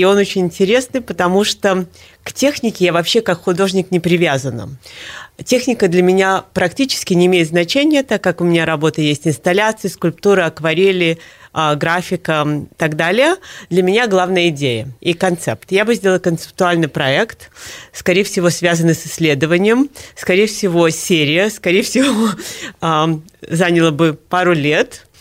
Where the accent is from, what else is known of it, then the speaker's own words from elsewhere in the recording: Minsk, Belarus; moved away as an adult; now in New York, United States; Я родилась в Минске. В 72-м году и закончила здесь школу имени Ахремчика. И в 93-м году переехала в Нью-Йорк и с тех пор там живу.